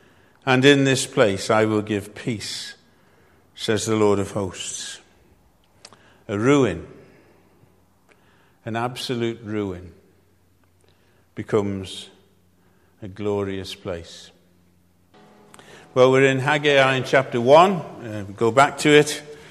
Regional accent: Wales, United Kingdom; accent: North Walian; But I'm from North Wales, I'm a Gog, so I say Zerubbabel.

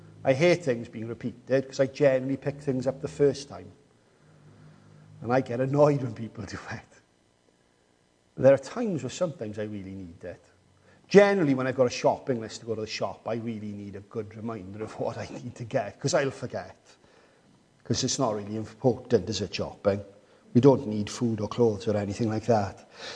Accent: Wales, United Kingdom; Think of anything worse as a Welsh person than having to live somewhere else.

